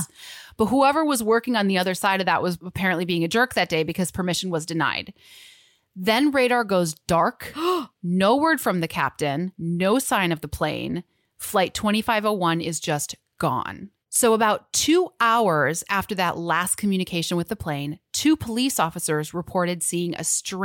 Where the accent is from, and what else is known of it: Midwest, United States